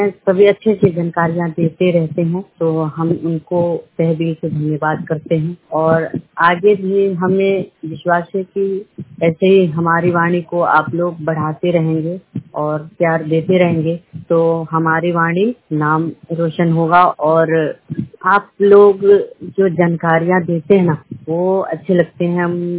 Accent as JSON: {"language": "Hindi", "town": "Vaishali", "region": "Bihar", "country": "India", "said": "और मैं बिहार वैशाली जिला का रहने वाला हूँ।"}